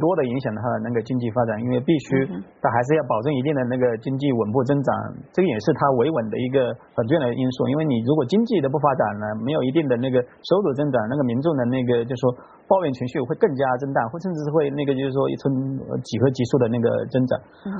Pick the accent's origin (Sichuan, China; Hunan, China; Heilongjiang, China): Hunan, China; Changsha; 像我的家乡那个湖南省这个长沙市